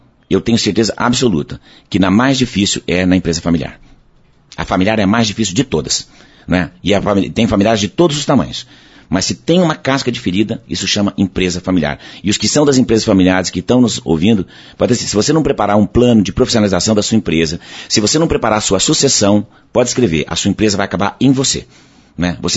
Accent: Paraná, Brazil; Porque eu viajo o Brasil, toda vez que eu falo que eu sou do Paraná

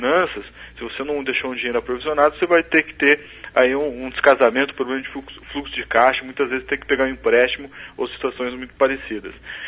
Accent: Brazil; quem sofre isso somos nós, brasileiros.

